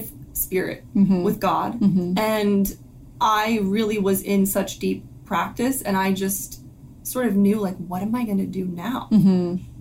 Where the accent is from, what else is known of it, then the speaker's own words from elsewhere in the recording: Pennsylvania, United States; So I was raised in Bucks County, Pennsylvania.